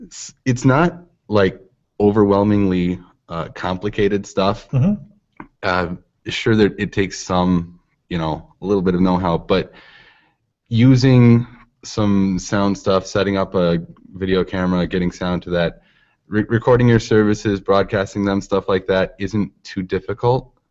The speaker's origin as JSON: {"language": "English", "town": "Cambridge", "region": "Wisconsin", "country": "United States", "said": "I come pretty much from Cambridge, Wisconsin."}